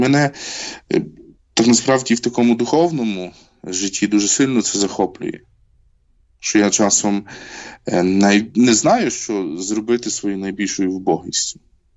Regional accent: Zolochiv, Lviv Oblast, Ukraine; Знаєте, я народився на Львівщині, в найпрекраснішому в світі місті Золочеві

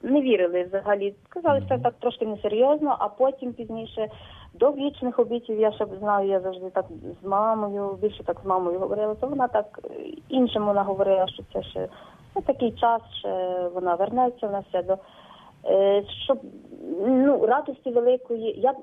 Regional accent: Zinkiv, Poltava Oblast, Ukraine; тому що я походжу з Зіньківця.

